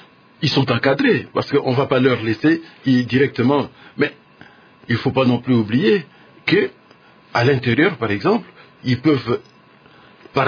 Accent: DR Congo; Chez nous, en République démocratique du Congo, nous n'avons pas ces droits-là.

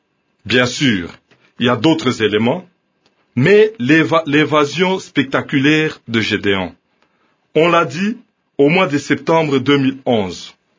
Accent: Katanga, DR Congo; s'agissant de ce qui se passe chez nous au Katanga

